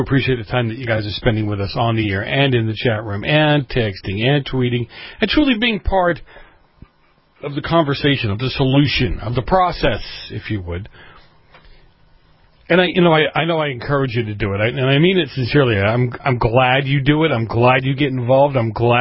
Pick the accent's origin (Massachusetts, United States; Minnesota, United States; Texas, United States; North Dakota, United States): Massachusetts, United States; My home state of Massachusetts used to encompass Maine.